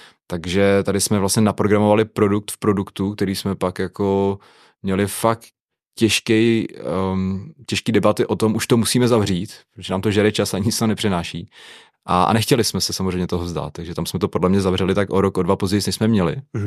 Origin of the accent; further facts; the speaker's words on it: Pardubice, Pardubice Region, Czechia; v Pardubicích, odkud pocházím a mám dvě děti